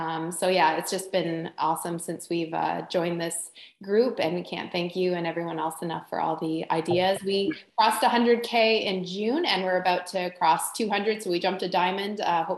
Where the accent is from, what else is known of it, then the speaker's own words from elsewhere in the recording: Burlington, Ontario, Canada; We're from Burlington, Ontario, Canada.